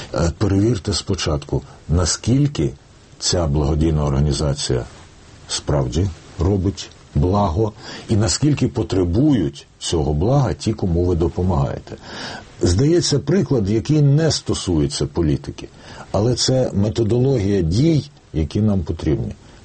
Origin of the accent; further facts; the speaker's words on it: Kyiv, Ukraine; як киянин, я хочу, щоб у нас в місті відбулися вибори